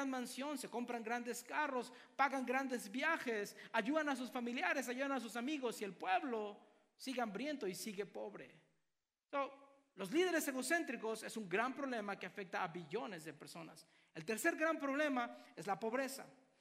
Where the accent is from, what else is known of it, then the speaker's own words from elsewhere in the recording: Mexico; yo vengo de México, yo nací en México